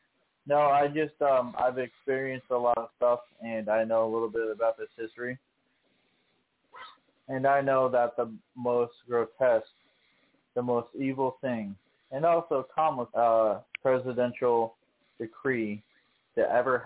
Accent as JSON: {"language": "English", "region": "Illinois", "country": "United States", "said": "I know. I'm from Illinois. I'm aware of that."}